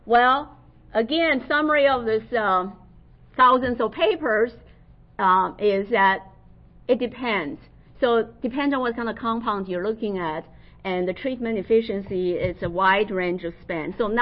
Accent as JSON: {"language": "English", "region": "Beijing", "country": "China", "said": "And I'm originally from Beijing, so this is dear near to my heart."}